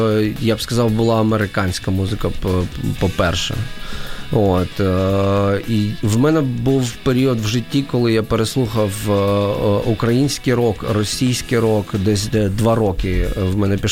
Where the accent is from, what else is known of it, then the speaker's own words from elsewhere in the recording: Chernihiv, Chernihiv Oblast, Ukraine; born there; я почав писати російською мовою, бо я народився в Чернігові, і Чернігів ніколи не був таким проукраїнським містом, всі розмовляли суржиком, максимально чи російською мовою.